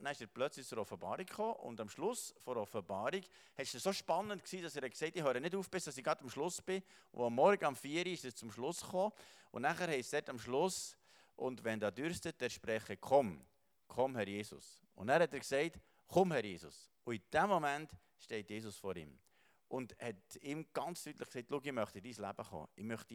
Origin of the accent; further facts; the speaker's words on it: Bern, Switzerland; wir sind sehr fröhliche Bauernfamilie. Ich bin im Simmental aufgewachsen, als Bergbauer.